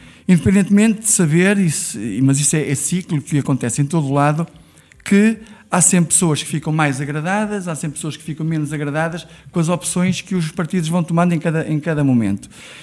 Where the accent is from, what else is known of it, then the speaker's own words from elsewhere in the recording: Barcelos, Braga, Portugal; entendo que nos últimos 8 anos Barcelos não teve o desenvolvimento que eu entendo como barcelense deveria ter tido.